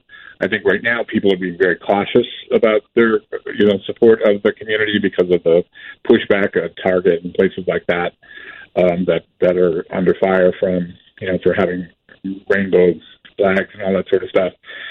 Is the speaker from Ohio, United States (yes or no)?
no; Lisle, Illinois, United States; It was difficult for me growing up in Lyle, Illinois, you know, which is a pretty great Western suburb.